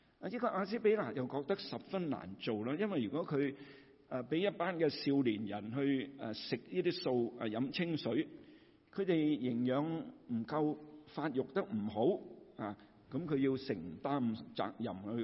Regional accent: China

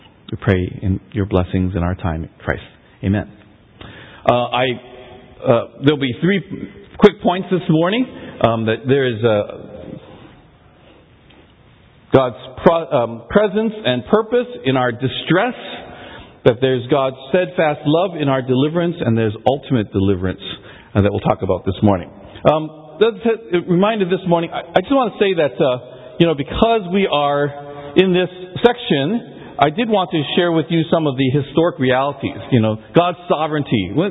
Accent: Canada; But I love Canada. Canada is my home country.

